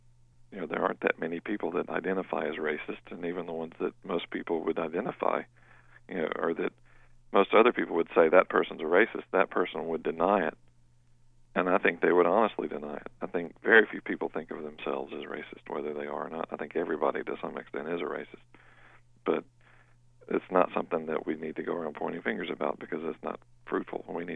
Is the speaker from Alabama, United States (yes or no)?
yes; Alabama, United States; I grew up in Alabama, in a small town in central Alabama